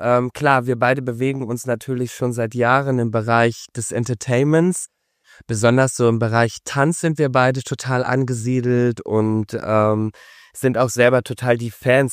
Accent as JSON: {"language": "German", "town": "Düsseldorf", "region": "North Rhine-Westphalia", "country": "Germany", "said": "ich komme aus Düsseldorf"}